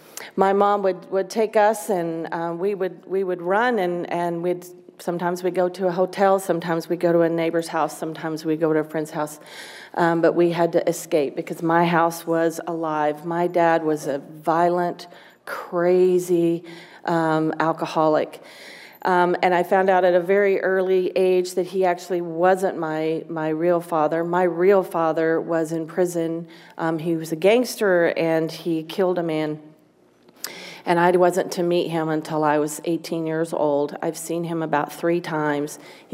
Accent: Lubbock, Texas, United States; now in Phoenix, United States; I'm from Texas. I am from Lubbock, Texas.

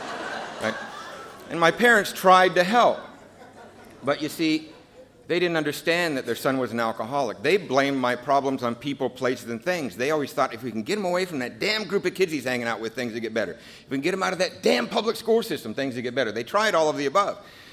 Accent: Seattle, Washington, United States; we lived in Seattle. Actually, I grew up in Ballard.

